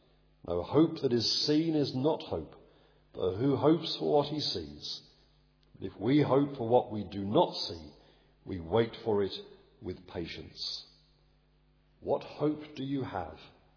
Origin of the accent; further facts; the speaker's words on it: England, United Kingdom; born there; Just as I was born in England, and thus I became a subject of this country